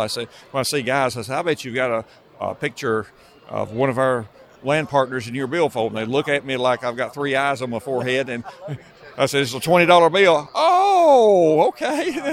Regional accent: United States; we as American people have so many things to worry about

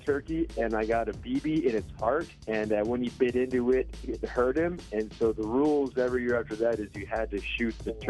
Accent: Minnesota, United States; now in Healdsburg, United States; I'm calling from Healdsburg. Good morning, guys. How you doing? I've got an awesome story for you. I was raised in Backwoods, Minnesota

